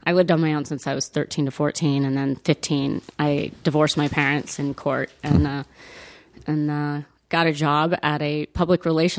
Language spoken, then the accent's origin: English; Italy; moved away; I grew up in the Italian chapter, if you will, because it was a Jesus thing